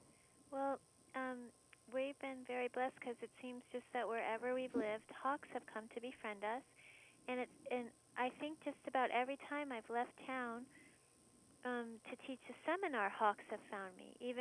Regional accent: Maryland, United States; So I grew up on the East Coast in Maryland of the United States, and we had a different term for yellow jacket and wasps.

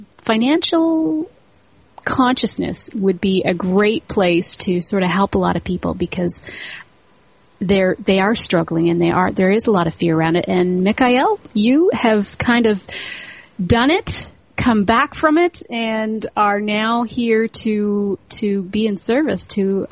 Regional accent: Canada; we're in the States, even though we're from Canada and we're in Toronto and we're talking from here.

